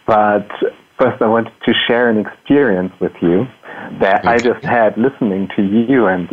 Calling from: Cologne, North Rhine-Westphalia, Germany; Hi, guys. I'm calling in from Cologne in Germany.

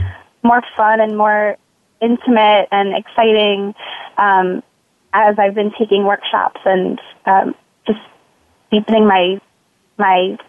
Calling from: Manhattan, New York, United States; Hi, I'm calling in from Manhattan, New York.

